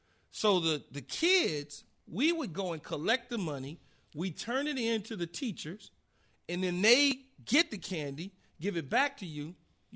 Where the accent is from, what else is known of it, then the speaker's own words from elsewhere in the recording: Los Angeles, California, United States; See, I grew up in South Central L.A. We didn't have the candy in the box.